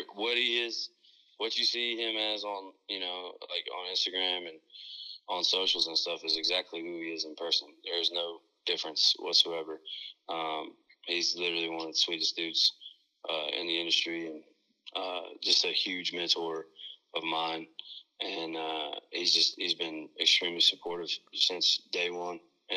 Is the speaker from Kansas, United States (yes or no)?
yes; Kansas, United States; I grew up in Kansas for 6 years of my life